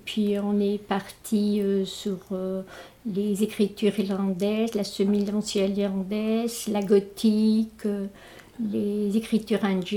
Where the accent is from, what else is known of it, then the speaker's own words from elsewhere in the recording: Belgium; now in France; Au départ, je suis belge, donc je viens de Belgique. Je suis laborantine, donc en Belgique, j'ai travaillé dans un laboratoire Esso Chemical. Et puis, je suis arrivée en France